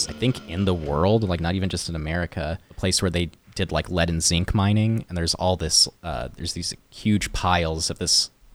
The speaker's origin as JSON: {"language": "English", "region": "Oklahoma", "country": "United States", "said": "I feel it kind of fits our music a little bit though, of weird, dark nihilistic stuff, and we're from Oklahoma, and it's just kind"}